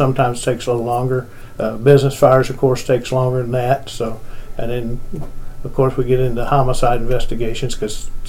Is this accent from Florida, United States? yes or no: no; Mexico, Missouri, United States; Well, I was born and raised here in Mexico.